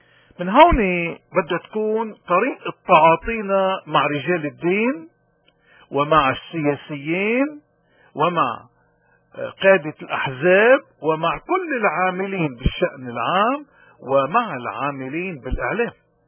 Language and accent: Arabic; Lebanon; شو بنقدر نحن كلبنانيين بالوضع اللي نحن فيه ناخد عبر من هالآيات المقدسة؟